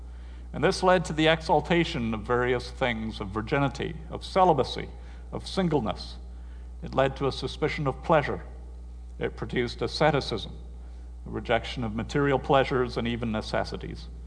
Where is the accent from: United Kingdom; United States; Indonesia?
United Kingdom; Now, since I'm British, I grew up in British schools